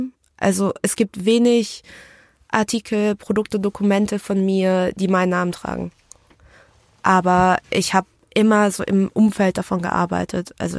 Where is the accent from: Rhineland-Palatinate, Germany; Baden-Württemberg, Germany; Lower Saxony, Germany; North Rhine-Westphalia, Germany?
North Rhine-Westphalia, Germany; Also ich bin aufgewachsen im Ruhrgebiet in Bergham. Das ist bei Dortmund, im wirklich Herzen Ruhrpott.